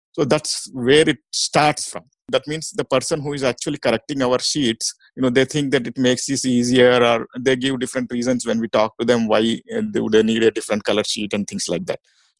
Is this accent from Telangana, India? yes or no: yes; Hyderabad, Telangana, India; I'm from Hyderabad, so Usman University, in there you have only one rank.